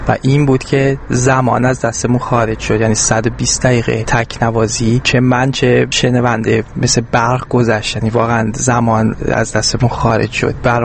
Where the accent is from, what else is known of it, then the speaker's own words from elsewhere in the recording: Iran; میتونستم به عنوان یه ایرانی خودم رو قانع بکنم